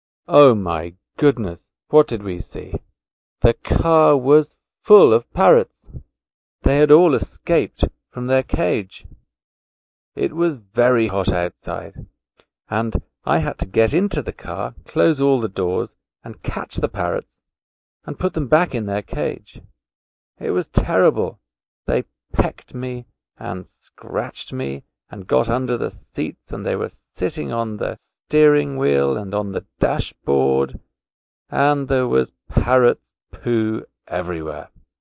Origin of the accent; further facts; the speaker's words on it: Ireland; now in Nagoya, Japan; 20 years ago, I travelled to Pakistan. Let me tell you about the day I tried to make some money by selling parrots. This was a very bad idea, as you'll soon see. But why would an Irishman in Pakistan want to sell